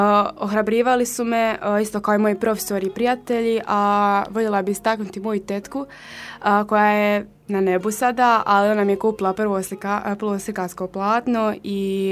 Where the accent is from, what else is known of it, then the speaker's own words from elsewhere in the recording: Gabela, Federation of Bosnia and Herzegovina, Bosnia & Herzegovina; dolazim iz Gabele, općina Čapljina.